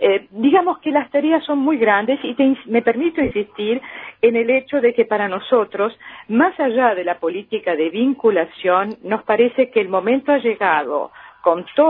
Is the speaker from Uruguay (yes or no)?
yes; Uruguay; moved away; Somos uruguayos residentes o uruguayas residentes en el exterior